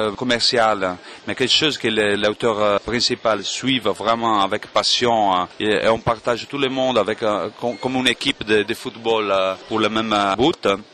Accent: Italy; French is a second language; car je suis italien, comme vous entendez

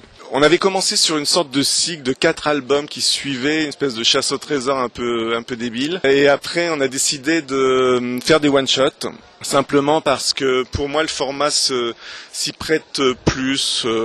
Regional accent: Tours, Centre-Val de Loire, France; moved away as an adult; En fait, je suis originaire de Tours. J'ai passé 20 ans de ma folle jeunesse. J'étais au lycée et puis après à l'IUT de Tours et puis après je suis parti.

